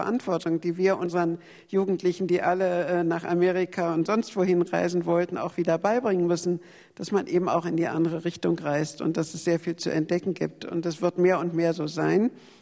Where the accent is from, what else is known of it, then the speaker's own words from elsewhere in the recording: Berlin, Germany; also ich bin Berlinerin